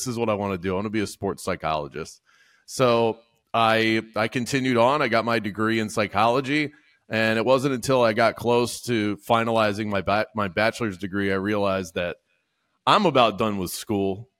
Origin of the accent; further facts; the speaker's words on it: Coral Springs, Florida, United States; also born or lived in Baltimore; now in Orlando, United States; When I moved to Orlando from down in Fort Lauderdale, I'm from Coral Springs. That's where I spent most of my year. Born in Baltimore.